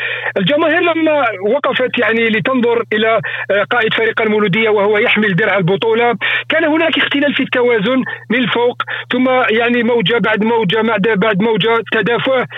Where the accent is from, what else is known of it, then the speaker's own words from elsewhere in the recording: Algeria; أنا كإعلامي جزائري أؤكد للجمهور